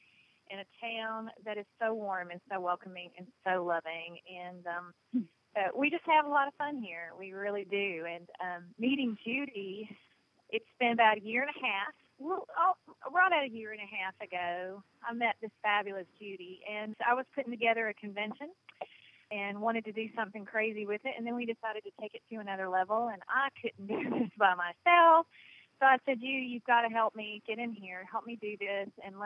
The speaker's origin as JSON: {"language": "English", "region": "the South", "country": "United States", "accent": "Southern", "said": "as you can tell by the accent, I am very much from the South."}